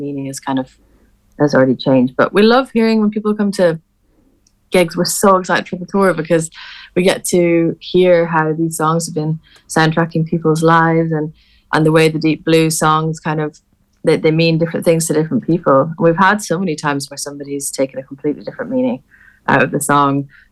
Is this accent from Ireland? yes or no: yes; west of Ireland, Ireland; now in Manchester, United Kingdom; I'm obviously from West of Ireland.